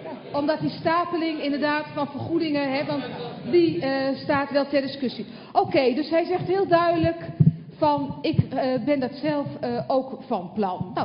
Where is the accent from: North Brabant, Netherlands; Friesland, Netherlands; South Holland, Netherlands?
Friesland, Netherlands; Ik kom zelf uit Friesland en daar wordt enorm bezuinigd.